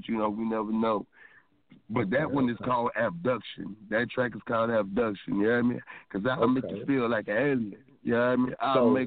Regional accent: Milwaukee, Wisconsin, United States; And I'm not originally from Mississippi, though, so, you know what I'm saying, I ain't gonna, you know what I'm saying, take away credit from, man, Milwaukee, you know what I mean, downtown Milwaukee

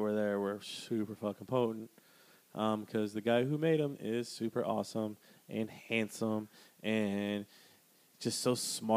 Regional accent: Wisconsin, United States; They used to live by me when I was growing up in Wisconsin.

